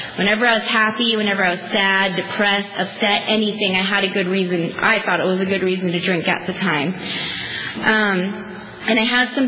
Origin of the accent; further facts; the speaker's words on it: East Coast, United States; I grew up on the East Coast with both my parents, and I had a pretty loving home